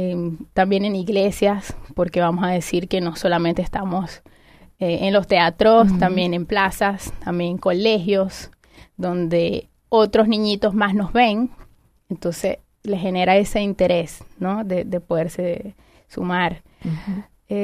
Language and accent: Spanish; Venezuela; No me lo sé todo todavía, soy de Venezuela